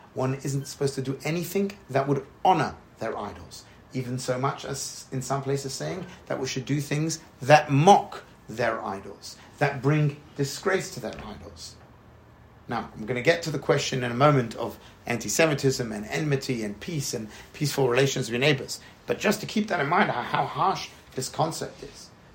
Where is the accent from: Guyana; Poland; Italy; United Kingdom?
United Kingdom; London; So I grew up in East London.